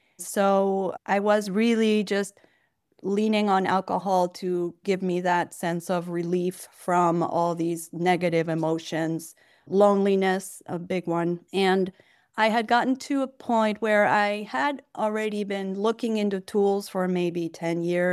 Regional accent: Argentina; English is a second language; now in Brooklyn, United States; I am in Brooklyn, New York. I am originally from Argentina. So maybe people will detect a bit of an accent. And I've lived in the States for 24 years.

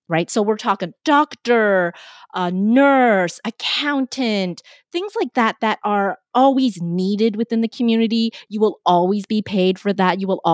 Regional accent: Vancouver, British Columbia, Canada; born there; because I was born in Vancouver, my Canadian mind translated that into shut up.

